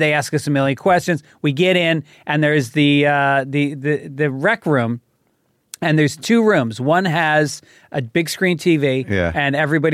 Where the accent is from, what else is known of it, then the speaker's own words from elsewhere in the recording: New York, United States; In New York, in Westchester County.